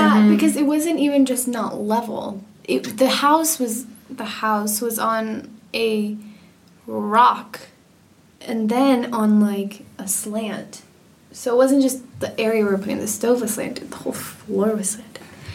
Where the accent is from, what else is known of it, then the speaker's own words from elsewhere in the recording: San Francisco, California, United States; from San Francisco, California.